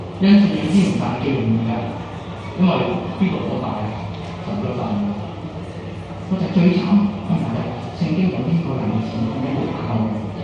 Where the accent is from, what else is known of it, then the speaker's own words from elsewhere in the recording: China; 各個理解，因為我係中國人。